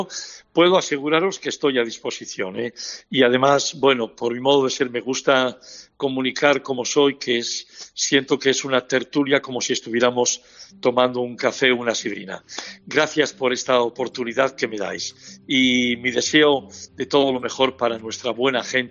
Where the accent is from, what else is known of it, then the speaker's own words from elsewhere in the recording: Asturias, Spain; Entonces me tira todo el fútbol de mi tierra, porque insisto, tengo el defecto de que soy muy asturiano.